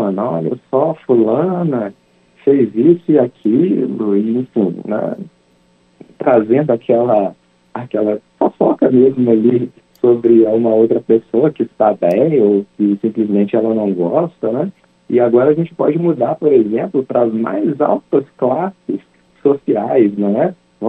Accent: Minas Gerais, Brazil; also born or lived in Rio de Janeiro; porque eu era magistrado em Mato Grosso, mas eu sou de Minas Gerais, então já são três locais diferentes para conciliar. E ainda morei muito tempo no Rio de Janeiro também

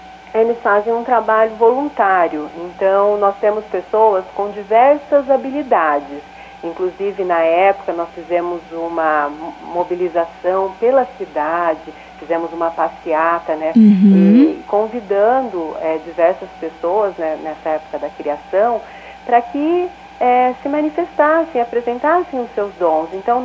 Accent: São Paulo, Brazil; eu ingressei na magistratura no ano de 2004, e vim para o estado do Paraná, sou paulistana, vim de São Paulo para cá

